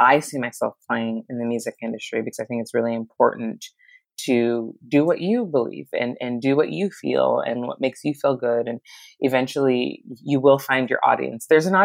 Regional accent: Santa Barbara, California, United States; now in Los Angeles, United States; I'm originally from Santa Barbara, California, and I currently live in Los Angeles, like I said.

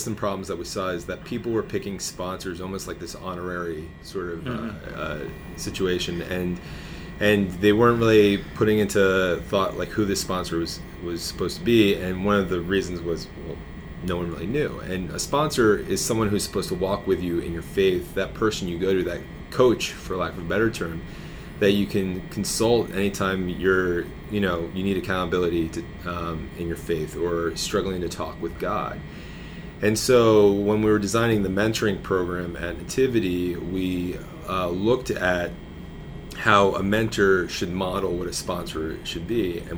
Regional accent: New Jersey, United States; Now, in the parish where I grew up in North Jersey, there was youth group, and you could be a part of that.

